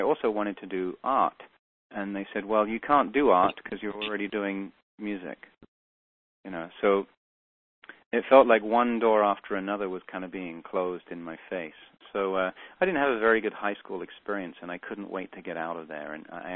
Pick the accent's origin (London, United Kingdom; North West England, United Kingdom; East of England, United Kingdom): London, United Kingdom; No, I grew up in London, England, and I went to traditional public school with very mixed results.